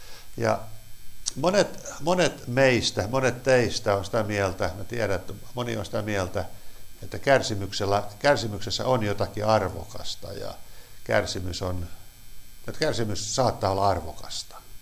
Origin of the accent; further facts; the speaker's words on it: Ostrobothnia, Finland; Tämä Pohjanmaalla, missä olen kotoisin